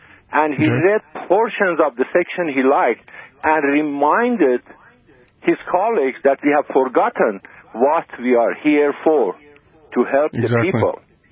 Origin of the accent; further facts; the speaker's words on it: Azerbaijan; English is a second language; now in Texas, United States; I'm Azerbaijani, to tell you the truth. I'm Azerbaijani.